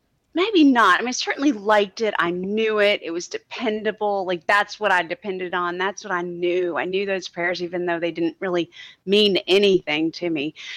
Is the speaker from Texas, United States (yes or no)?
yes; Texas, United States; I grew up in Texas and they live in Maryland.